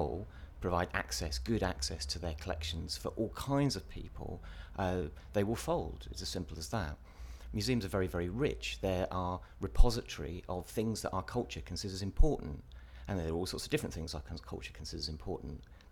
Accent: Stevenage, East of England, United Kingdom; also born or lived in Bristol / North Devon; I grew up in Hertfordshire. I grew up in a little town called Stevenage, just north of London. So that's where I grew up

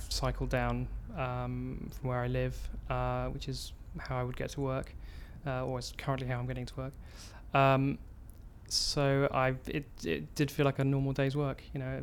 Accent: London, United Kingdom; I'm 37 and I'm from London.

